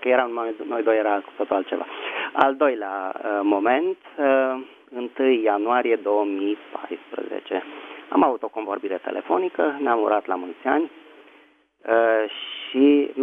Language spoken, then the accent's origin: Romanian; Bucharest, Romania; din București.